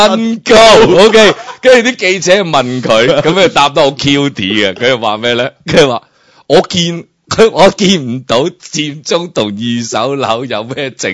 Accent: Hong Kong; 呢样嘢系我香港人乐见噶嘛，

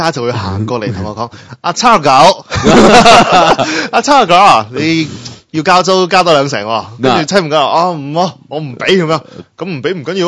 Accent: China; 点睇消我哋中国人咧？

